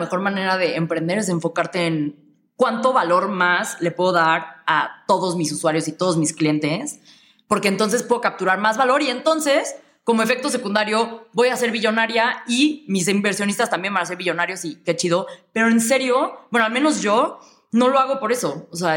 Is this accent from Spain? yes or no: no; Mexico; somos los mexicanos somos los que más horas trabajan en el mundo